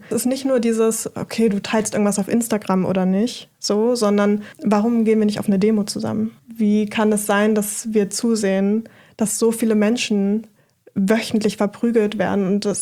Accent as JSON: {"language": "German", "region": "Brandenburg", "country": "Germany", "tie": "born or raised there", "said": "ich bin in Brandenburg groß geworden und dort sozialisiert worden."}